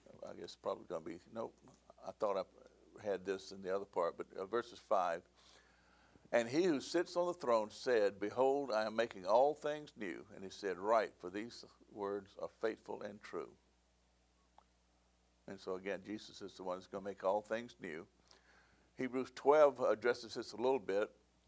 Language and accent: English; the South, United States; I grew up in the South, and so that word used to be idolaters.